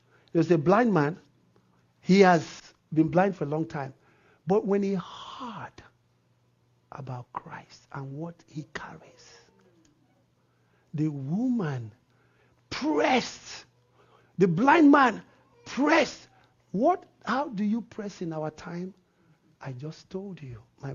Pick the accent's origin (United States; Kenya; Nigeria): Nigeria; moved away; I came from Nigeria totally.